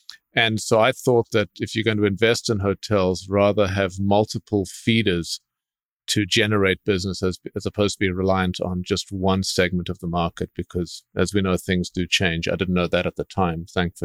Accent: South Africa; moved away as an adult; now in Switzerland; growing up in Africa during apartheid and sort of being closed off from the rest of the world, you know, suddenly landing in Switzerland, in the middle of Europe, we were 19 years old

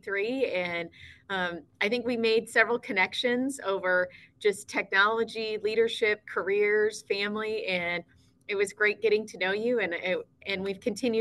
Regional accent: Des Moines, Iowa, United States; Well, I grew up in Des Moines, Iowa, my entire childhood in the same house with my parents and two siblings.

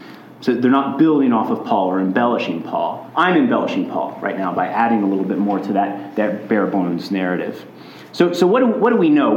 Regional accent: United States; You know, I'm from America, and we have people who like to argue that the earth is flat.

